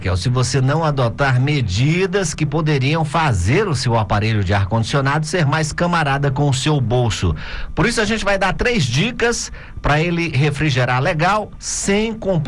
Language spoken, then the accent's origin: Portuguese; Teresina, Piauí, Brazil; que também morei em Teresina, nasci em Teresina